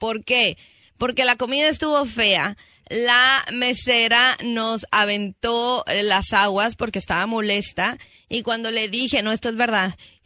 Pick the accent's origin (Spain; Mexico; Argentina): Mexico; Algo, porque estoy chiquita, soy de México.